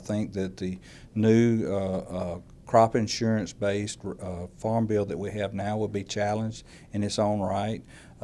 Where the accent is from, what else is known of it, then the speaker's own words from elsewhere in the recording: Georgia, United States; And yes, I'm from Georgia, but my commitment to this country and our industry is that I'm willing to travel